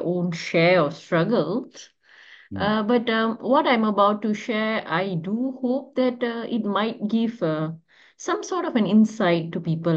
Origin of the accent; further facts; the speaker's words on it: Malaysia; I'm from Malaysia.